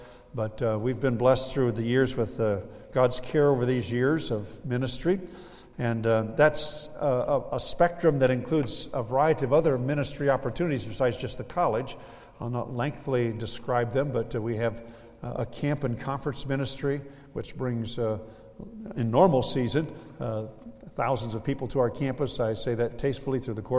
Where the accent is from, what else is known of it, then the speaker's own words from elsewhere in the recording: Iowa, United States; I grew up in Iowa, and so that relationship of acquaintance was more familiar in the Midwest days that I had as a child.